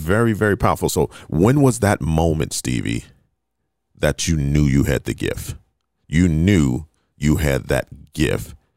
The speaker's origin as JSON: {"language": "English", "town": "Fort Lauderdale", "region": "Florida", "country": "United States", "said": "I come from Fort Lauderdale"}